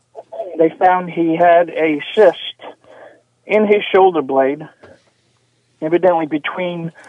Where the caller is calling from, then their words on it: Clearwater, Florida, United States; I'm calling from Florida, Clearwater, Florida.